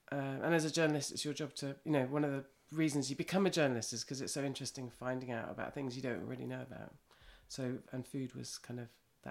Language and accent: English; London, United Kingdom; I grew up in London. I mean, I was born in London, grew up. We didn't have a garden, and I loved outside space.